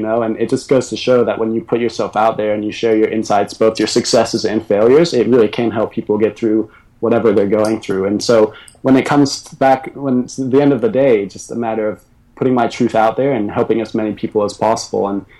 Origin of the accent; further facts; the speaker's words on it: Texas, United States; Growing up in Texas.